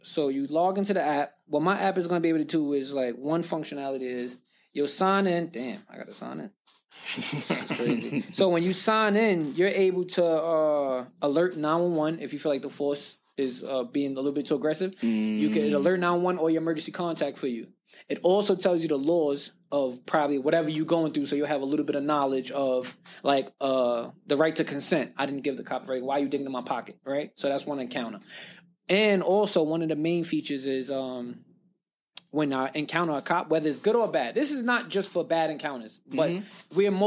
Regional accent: Brooklyn, New York, United States; growing up, I'm from the projects. I'm from Canarsie Project, Brookline Projects and shit like that.

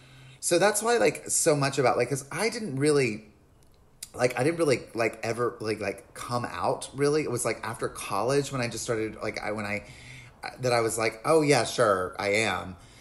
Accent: North Carolina, United States; I grew up in North Carolina.

